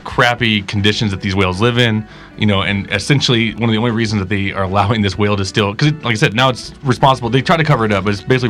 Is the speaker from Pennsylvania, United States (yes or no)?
no; Georgia, United States; If you grew up on that kind of music, which is what I did, like, I'm from Georgia originally, and like that was the kind of music that like my dad grew up on, and like so I grew up on it too.